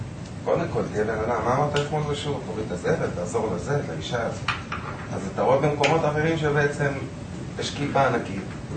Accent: Holon, Tel Aviv District, Israel

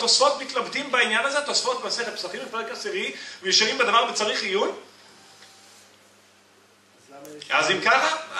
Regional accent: Ireland; Hebrew is a second language; מה, אנחנו באנו מאירלנד? אני כן.

